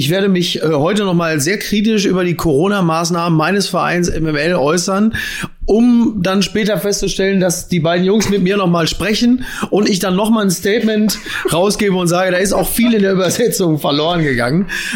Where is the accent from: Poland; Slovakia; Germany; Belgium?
Belgium; Ja, also als Belgier war ich auch der Ansicht.